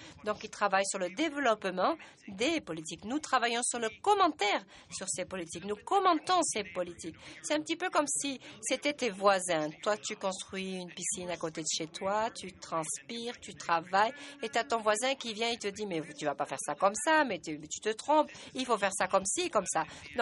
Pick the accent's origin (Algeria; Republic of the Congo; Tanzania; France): Tanzania; Je viens de Tanzanie.